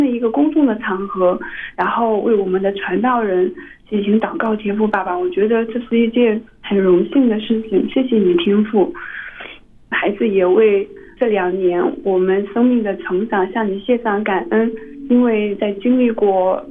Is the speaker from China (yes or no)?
yes; Hangzhou, Zhejiang, China; 我是杭州的